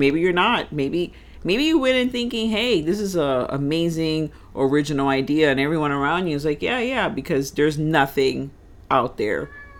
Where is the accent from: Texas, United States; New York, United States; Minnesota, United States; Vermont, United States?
New York, United States; also born or lived in Florida; I always had such great Halloweens growing up in New York, where I was born and half raised.